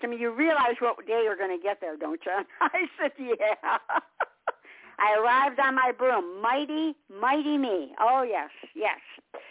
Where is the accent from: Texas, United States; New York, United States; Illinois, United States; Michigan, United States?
Michigan, United States; Detroit; I was just born in Detroit, born and raised in Detroit, and stayed there. Then moved to a little suburb, stayed there and I've been here 20 years, 21 years actually, because my son moved down to South Carolina, and I go where he goes.